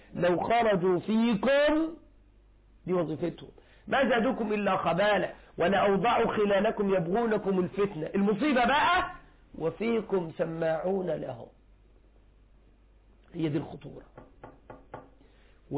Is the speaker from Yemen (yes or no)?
no; Egypt; عندنا في مصر إعلامي مصر الكذب معهم له رجلان ويدان وعينان وأذنان